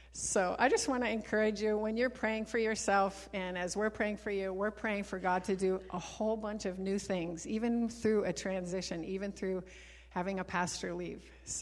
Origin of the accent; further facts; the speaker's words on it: Minnesota, United States; born there; also born or lived in Chicago / Ecuador / Queens; I was born in Minnesota, and we met in Minnesota in college. We transitioned to Chicago to be a youth pastor. We went to Costa Rica to learn Spanish. We went with the Alliance for 2 terms to Ecuador, South America.